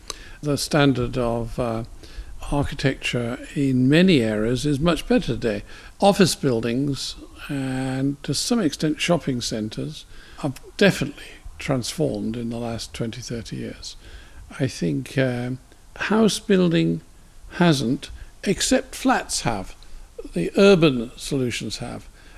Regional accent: Newcastle, North East England, United Kingdom; I come from Newcastle.

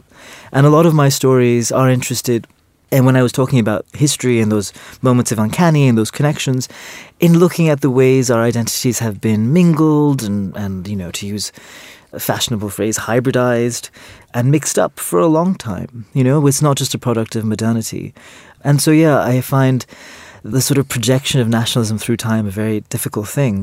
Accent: India; now in New York, United States; I'm Indian, not only of ancestry and heritage, but also still of citizenship. It's a country I feel very attached to. Though I live in New York and have lived in New York most of my life, I think of myself as an Indian in New York.

